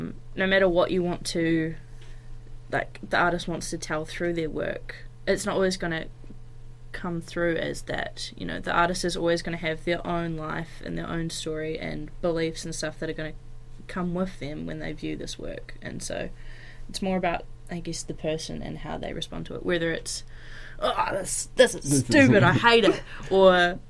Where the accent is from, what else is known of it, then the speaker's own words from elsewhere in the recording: Geraldine, Canterbury, New Zealand; I grew up in Geraldine. That's insane. Small world.